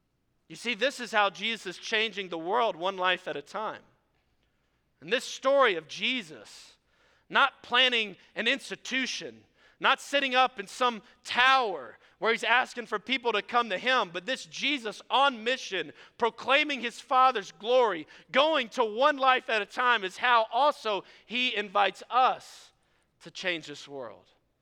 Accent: New Orleans, Louisiana, United States; I'm a Cajun African American redneck. And so I got a whole lot of mixture up here, and so I apologize for whatever comes out, but I could probably relate to anybody here. And so growing up in the city of New Orleans

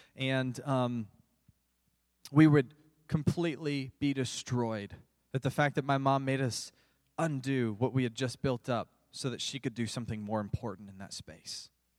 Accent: Florida, United States; So during the summer, growing up in Florida, you could basically set your watch in the afternoons to the afternoon rain shower.

